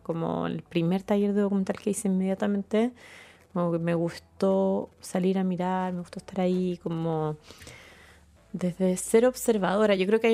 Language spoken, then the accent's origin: Spanish; Santiago, Santiago Metropolitan, Chile; Soy santiaguina, nunca me he movido de aquí, sí.